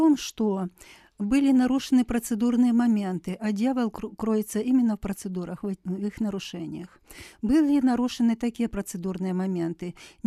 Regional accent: Luhansk, Luhansk Oblast, Ukraine; я из Луганска

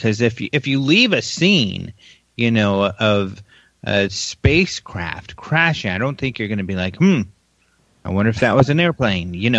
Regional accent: Denver, Colorado, United States; But yeah, Denver Broncos, they're pretty cool. My hometown. But, and this is the old school. When I grew up, this was their logo.

